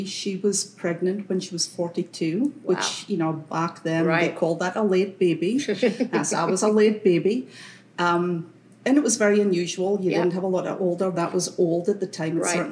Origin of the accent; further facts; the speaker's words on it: Cairnbulg, Scotland, United Kingdom; born there; I was born in Cairnbolg, Scotland, which is a very, very small village, fishing village on the east coast of Scotland.